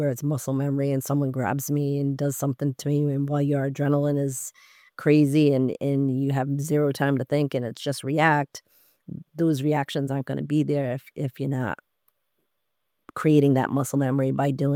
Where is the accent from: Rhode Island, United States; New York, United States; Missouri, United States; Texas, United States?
Rhode Island, United States; I'm from Rhode Island, so it's really like an hour away.